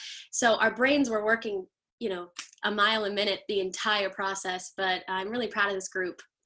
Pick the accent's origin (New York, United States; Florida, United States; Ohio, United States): Florida, United States; Spring Hill; And I'm from Spring Hill, Florida.